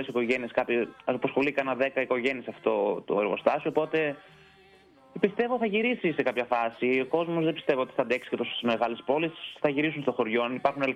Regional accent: Ptolemaida, Western Macedonia, Greece; born there; Εγώ γεννήθηκα πιο δίπλα, στην Τολμαίδα

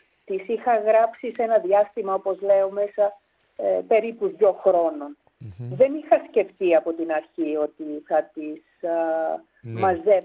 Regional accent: Famagusta, Famagusta District, Cyprus; born there; moved away; ποτέ αλλού εκτός από την πόλη μου που με γέννησε, την Αμόχωστο.

